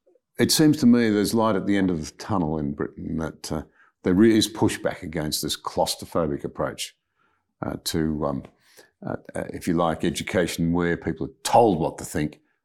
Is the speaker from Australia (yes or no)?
yes; Australia; one final observation from me as an Australian whose father fought during the Second World War